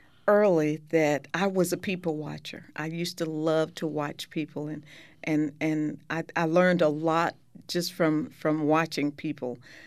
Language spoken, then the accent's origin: English; Midway, Texas, United States; I grew up in a small town, small community, Midway, Texas, 350 people.